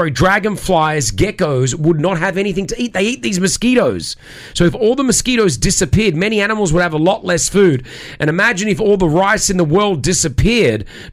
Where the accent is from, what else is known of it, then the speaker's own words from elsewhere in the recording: Australia; growing up in Australia, this is what every day was, mosquitoes and flies all the time.